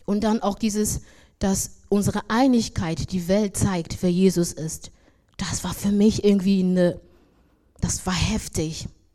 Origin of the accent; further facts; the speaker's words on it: Nigeria; now in Germany; Ich bin in Nigeria groß geworden